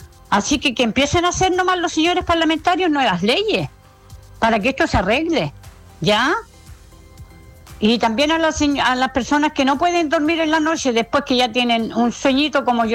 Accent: Gorbea, Araucanía, Chile; Yo soy de Gorbea acá, también pasan, pero uno a lo lejos

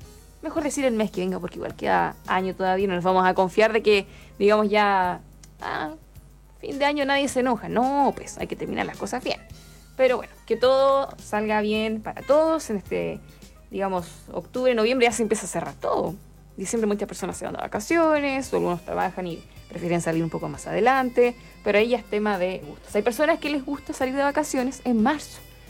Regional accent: Chile

